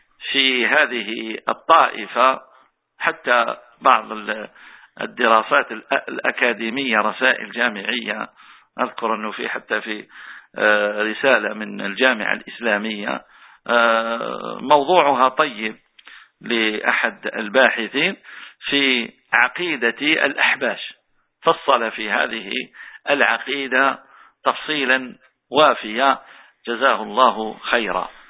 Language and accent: Arabic; Tunisia; إخواننا في بلدنا تونس وفي غيرها من بلاد